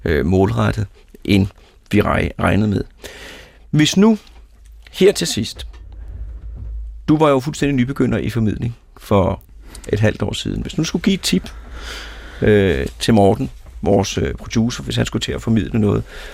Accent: Lyngby, Capital Region of Denmark, Denmark; Og vores hus, mit barndomshjem, det lå lige midten af den kile.

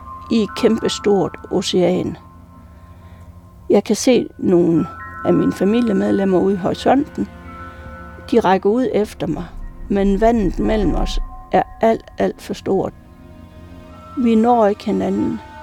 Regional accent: Ribe, Region of Southern Denmark, Denmark; og jeg kommer fra Ribe.

